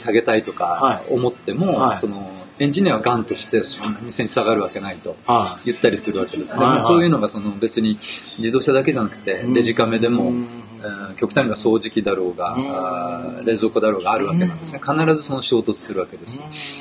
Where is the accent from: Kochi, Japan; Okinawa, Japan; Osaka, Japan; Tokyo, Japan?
Tokyo, Japan; also born or lived in Chiba; あのずっと東京いまして、まあ、高校も都立の高校だったんですけども、